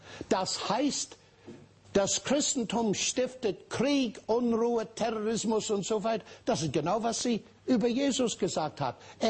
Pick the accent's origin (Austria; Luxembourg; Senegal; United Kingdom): United Kingdom; Northern Ireland; German is a second language; Ich habe schon erwähnt, ich komme aus Nordirland.